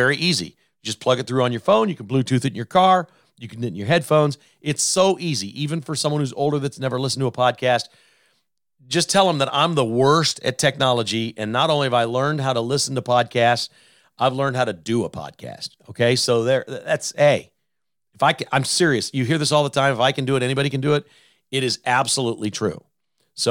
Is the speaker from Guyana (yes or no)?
no; United States; And I enjoy that because I'm an American. I'm an American first, you know?